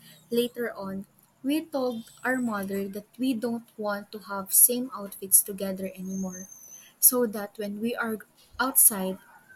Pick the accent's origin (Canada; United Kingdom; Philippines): Philippines; English is a second language; As a Filipino, I realized the value of sharing.